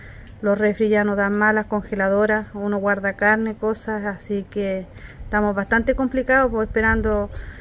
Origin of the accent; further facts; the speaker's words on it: El Carmen, Ñuble, Chile; soy del sector de Los Riscos.